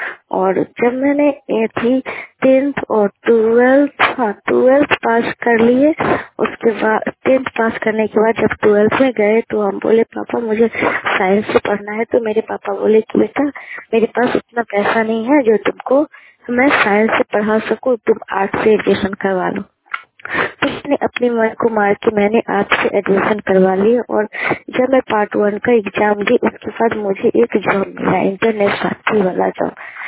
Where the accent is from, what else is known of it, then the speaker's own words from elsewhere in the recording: Fatehpur, Bihar, India; मैं फतेहपुर गांव की रहने वाली हूँ। मेरा ब्लॉक ताजपुर है, जिला समस्तीपुर है।